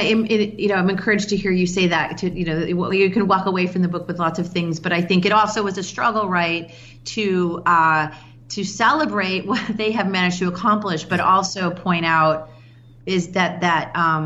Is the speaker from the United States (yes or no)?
yes; Chicago, Illinois, United States; And I've lived here for 15 years, you know, so it's almost been kind of my hometown. I'm from Chicago originally.